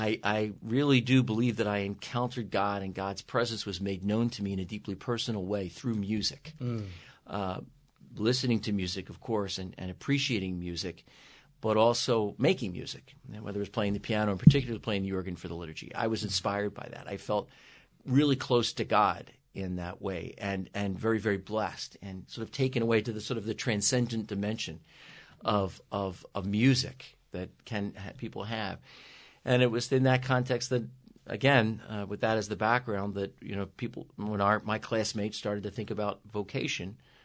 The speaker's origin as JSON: {"language": "English", "town": "North Wales", "region": "Pennsylvania", "country": "United States", "tie": "born or raised there", "also_born_or_lived": "Ambler", "said": "But I grew up in the Archdiocese. I was born in 1960, and my family was living in Ambler at the time, at St. Joseph's in Ambler, and where I was baptized. And then we later moved to St. Rose of Lima in North Wales."}